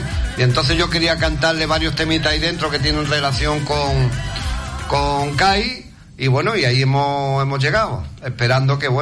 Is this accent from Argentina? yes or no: no; Algeciras, Andalusia, Spain; Segundo, yo de Algeciras.